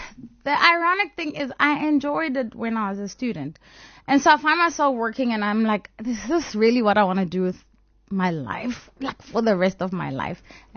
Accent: Limpopo, South Africa; I was born in Shawela Clinic, but I grew up in Rockville. And so I went to school in Limpopo.

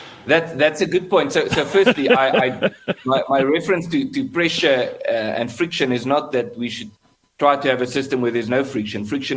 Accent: South Africa; But I'm also South African.

